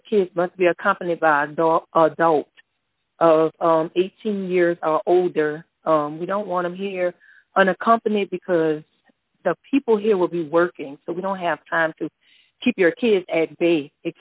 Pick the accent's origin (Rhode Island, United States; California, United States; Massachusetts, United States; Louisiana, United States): Louisiana, United States; I'm originally from Louisiana, and I was a single parent one time myself.